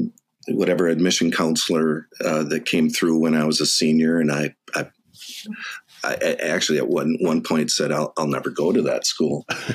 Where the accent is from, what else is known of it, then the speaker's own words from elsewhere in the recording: Dodge Center, Minnesota, United States; I'm originally from the thriving metropolis of Dodge Center, population of 1600.